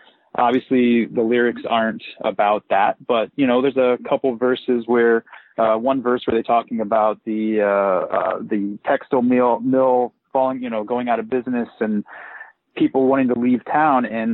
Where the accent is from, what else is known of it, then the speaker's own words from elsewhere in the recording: Midwest, United States; Being from Middle America, even though I know he's obviously from the East Coast, when you're in Middle America, you listen to a … song and it just feels like home.